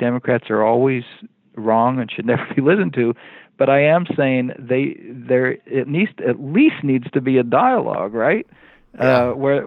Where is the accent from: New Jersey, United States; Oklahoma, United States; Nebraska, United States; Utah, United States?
Nebraska, United States; I mean, in my home state of Nebraska, the western third of the state, the western part of the state, is one of the five most Republican districts in the entire country.